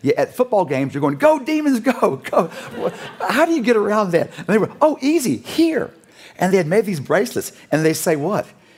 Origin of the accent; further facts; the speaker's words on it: Louisiana, United States; I was raised in South Louisiana. You ever seen swamp people? That was us. Lived in a houseboat.